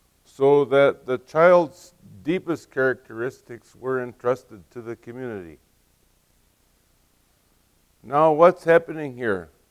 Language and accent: English; Grenora, North Dakota, United States; if you go to my hometown, Granora, North Dakota, you'll recognize the sociology from Watts in my little village.